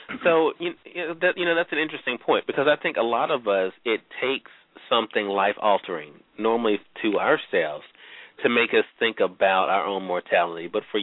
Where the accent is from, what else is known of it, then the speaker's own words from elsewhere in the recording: Mississippi, United States; Michael Bolden is joining us live from my home state of Mississippi